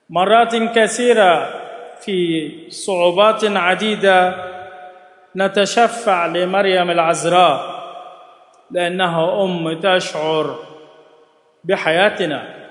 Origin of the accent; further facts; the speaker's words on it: Egypt; ونحن ايضا كمصريين نكن لهذا العيد مكانة كبرى